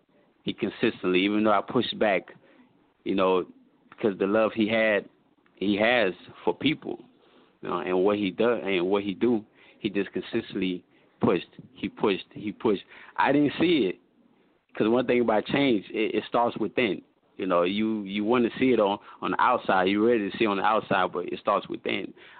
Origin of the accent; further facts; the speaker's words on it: DR Congo; now in DeKalb County, United States; I'm originally from Congo, but, you know, I live in DeKalb County.